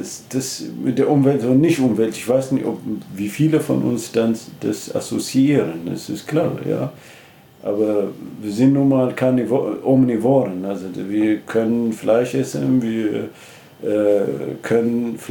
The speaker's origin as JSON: {"language": "German", "country": "Ethiopia", "second_language": "German", "lives_now": "Germany", "said": "ich komme ursprünglich aus Äthiopien, habe in Leipzig studiert"}